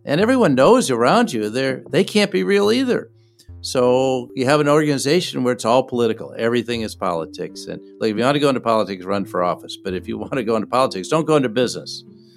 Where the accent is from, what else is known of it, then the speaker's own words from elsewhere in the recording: Minneapolis, Minnesota, United States; And then we had, in Minneapolis, my hometown, we had the killing of George Floyd by police officers.